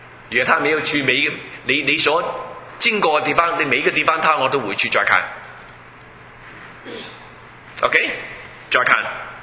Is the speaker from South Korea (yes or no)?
no; Guangdong, China; Chinese is a second language; 你我是广东人啊